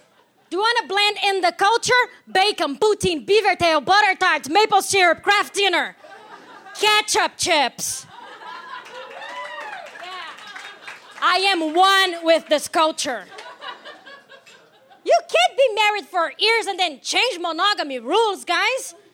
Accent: Brazil; English is a second language; moved away; I am from Brazil. And I've been living here for 3 years

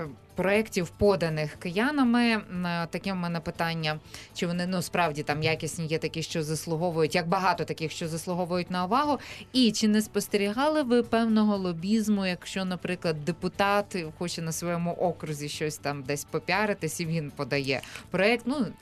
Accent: Kyiv, Ukraine

